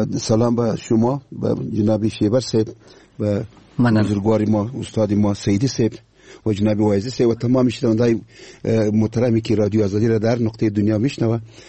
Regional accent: Afghanistan

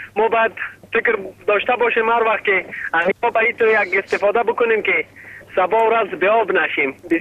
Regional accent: Chak, Maidan Wardak, Afghanistan; در میولسوالی چک، در ولایت ما در میوردک

